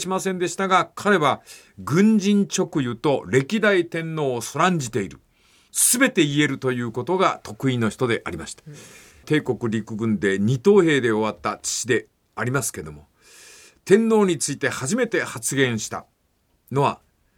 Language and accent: Japanese; Fukuoka, Japan; 私は小学校4年生10歳でございました。1959年、博多の町外れの貧しい家、タバコ屋だった私の家であります。